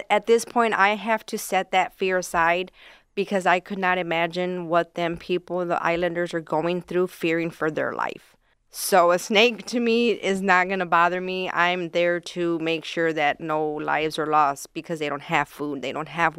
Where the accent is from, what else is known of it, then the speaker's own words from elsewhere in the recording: San Antonio, Texas, United States; moved away as an adult; I'm originally from Texas, from San Antonio, Texas. And I've been up here since 92.